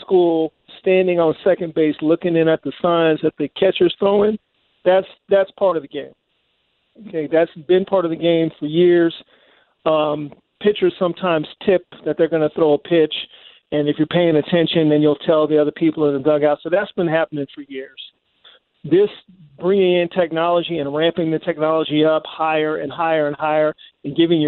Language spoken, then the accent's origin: English; the South, United States; I'm from the South, man.